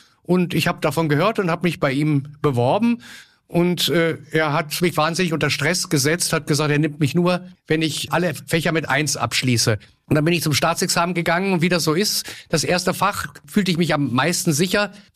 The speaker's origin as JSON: {"language": "German", "region": "East Germany", "country": "Germany", "said": "ich komme aus der DDR, das muss ich vielleicht sagen"}